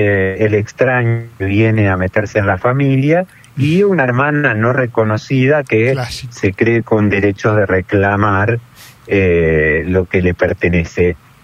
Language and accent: Spanish; Paraná, Entre Ríos, Argentina; also born or lived in Santa Fe; si bien soy nacido en Santa Fe, soy oriundo de Paraná, donde viví gran parte de mi vida